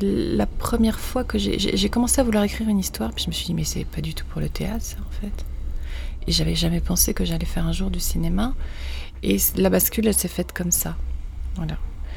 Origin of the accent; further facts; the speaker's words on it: Nice, Provence-Alpes-Côte d'Azur, France; moved away as an adult; also born or lived in Toulon; j'ai vécu quelques années, jusqu'à 8 ans à Toulon, dans un quartier assez populaire, tranquille. Et puis, mes parents sont partis à Nice, donc on est tous partis ensemble. On a vécu à Nice. Et puis, à 19 ans, j'ai quitté Nice.